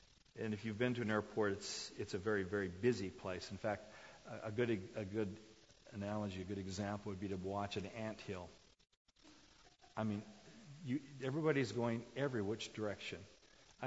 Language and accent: English; South Korea; now in United States; I remember as a kid growing up in Korea, everybody wanted to live in America.